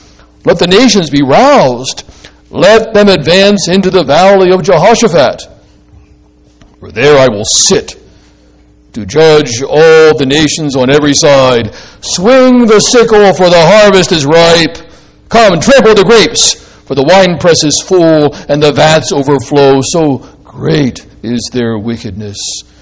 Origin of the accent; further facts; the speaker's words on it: Pittsburgh, Pennsylvania, United States; you know, I'm a city boy, you know, I grew up in the city. I grew up in Pittsburgh. I'm a Pittsburgh kid.